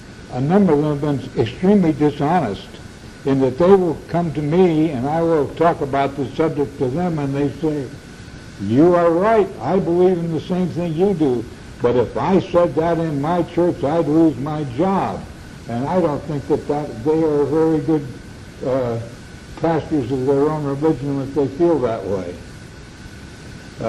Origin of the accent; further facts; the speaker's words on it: East Orange, New Jersey, United States; born there; I was born in East Orange, New Jersey.